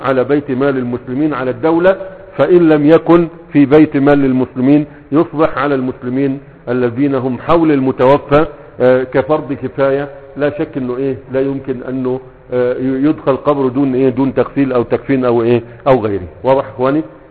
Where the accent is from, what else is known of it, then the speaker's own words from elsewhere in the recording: Egypt; now in Yemen; هنا يعني في اليمن ما تباع صح، ما تباع، لكن عندنا في مصر بتباع